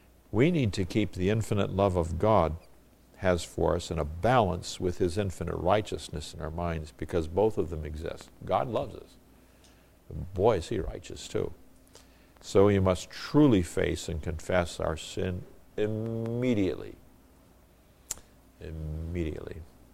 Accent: Northern Nigeria, Nigeria; I grew up in Nigeria, and especially in the northern area.

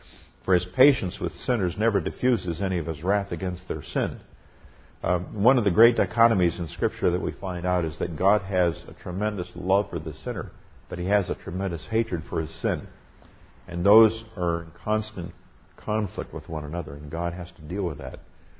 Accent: Nigeria; I grew up in Nigeria, West Africa, where they had a lot of vultures.

